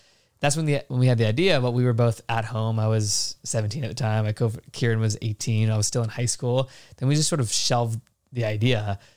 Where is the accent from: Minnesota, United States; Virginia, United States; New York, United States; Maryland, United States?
Virginia, United States; his name is JR Garaj, million subscribers, we're all from Virginia.